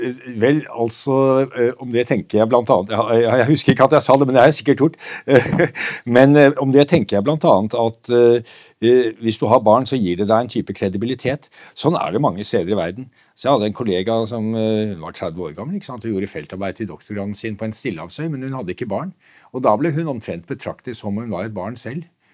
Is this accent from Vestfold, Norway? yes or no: yes; Nøtterøy, Vestfold, Norway; Så min far var fra Tromsø, og jeg vokste selv opp på Nøtterøy, så for meg er det kysten som er Norge